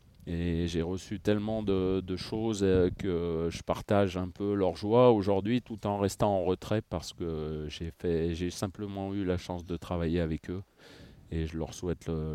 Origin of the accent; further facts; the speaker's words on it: France; born there; Je suis français, je suis né en France, j'ai un passeport français